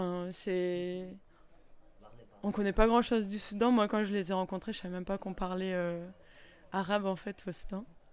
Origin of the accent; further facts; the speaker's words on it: Calais, Hauts-de-France, France; je viens de Calais, où je suis née, j'ai grandi